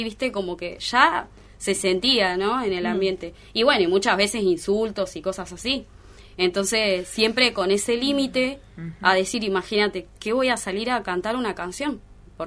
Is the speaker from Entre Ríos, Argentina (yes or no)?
no; Río Grande, Tierra del Fuego, Argentina; trabajé acá en Río Grande, soy de acá de Río Grande, me casé, me separé, me divorcié